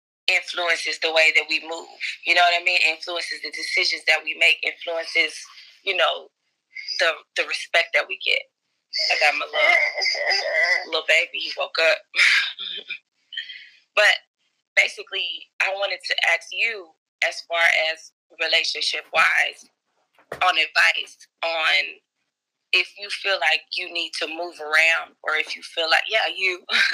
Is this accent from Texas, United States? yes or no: yes; Dallas, Texas, United States; I'm here in Austin. I'm from Dallas.